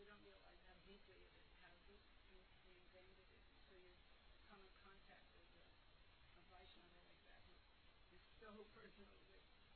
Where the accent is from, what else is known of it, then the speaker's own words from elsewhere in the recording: New York, United States; I'm from New York, so I have the gift of gab.